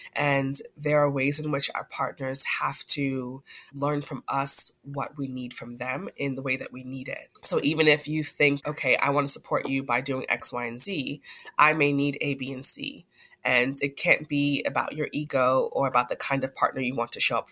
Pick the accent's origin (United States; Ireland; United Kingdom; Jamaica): Jamaica; For example, I'm Jamaican. My husband is Black American. We've had to have a lot of conversations about our different cultures because they are very different